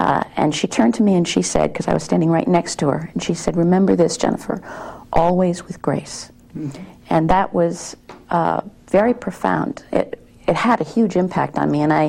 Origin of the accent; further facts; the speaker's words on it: Greenwich, Connecticut, United States; also born or lived in Washington, D.C.; I was born in Washington, D.C. And shortly after that, my family moved to Greenwich, Connecticut, where I was raised until my college years.